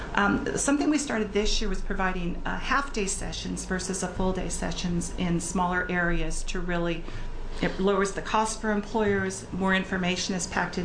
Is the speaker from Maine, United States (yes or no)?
no; Burns, Oregon, United States; I was born and raised in Burns. I worked in John Day. I worked in Baker City.